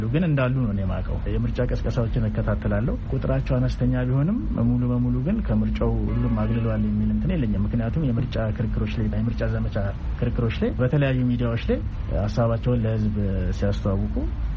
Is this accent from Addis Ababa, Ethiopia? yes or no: no; Ambo, Oromia, Ethiopia; እዚሁ አምቦ ከተማ ተወልጄ ነው ያደግኩት።